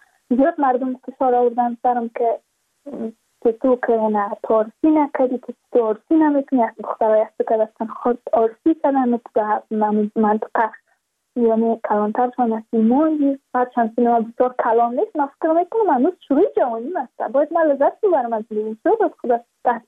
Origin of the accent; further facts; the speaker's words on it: Badakhshan, Afghanistan; چون ما از بدخشان هستیم، یعنی منطقه دور دستش